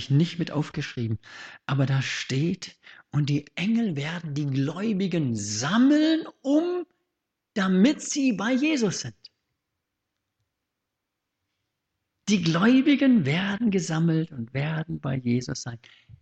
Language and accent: German; South Africa; in Deutschland gibt es Fernsehen, bei uns in Südafrika gab es das nicht, bis 1974.